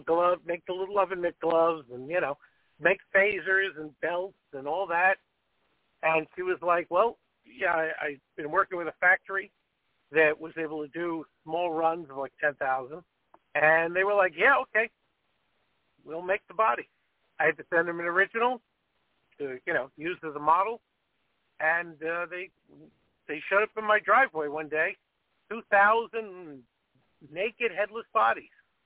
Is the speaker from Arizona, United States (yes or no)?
no; Floral Park, New York, United States; I'm from Floral Park.